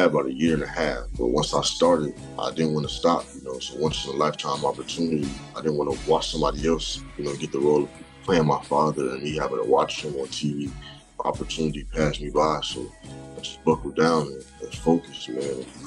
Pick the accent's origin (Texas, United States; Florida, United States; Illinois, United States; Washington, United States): Florida, United States; Miami; now in Los Angeles, United States; told me that he was going to move me from my hometown, Miami, to L.A.